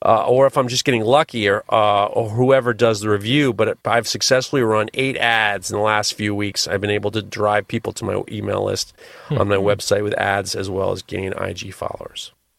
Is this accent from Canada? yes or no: yes; Canada; But being Canadian, I have to say sorry for boring you.